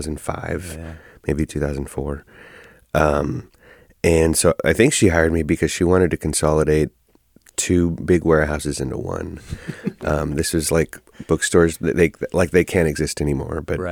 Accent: Oakland, California, United States; I'm, you know, born and raised in Oakland and concrete and buildings.

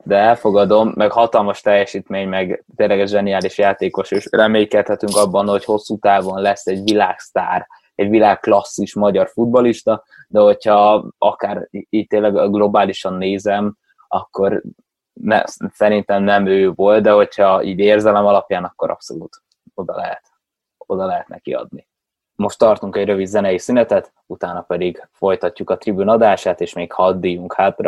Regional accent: Hungary; mi elfogultam magyarként

